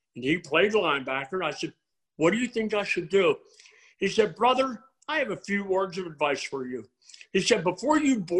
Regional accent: Pennsylvania, United States; Well, where I'm from, you're either a Pitt fan or a Penn State fan. Growing up in Pennsylvania

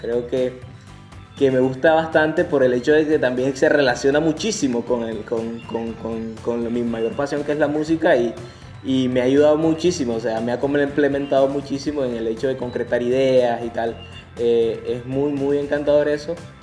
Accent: Nicaragua; Lo que pasa es que acá en Nicaragua, pues en mi país, la industria musical no es algo, pues, de mayor potencia.

